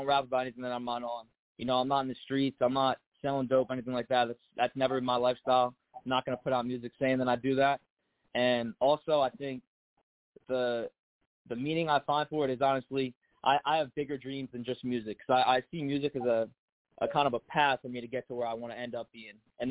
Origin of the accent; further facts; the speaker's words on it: New Jersey, United States; born and raised in New Jersey.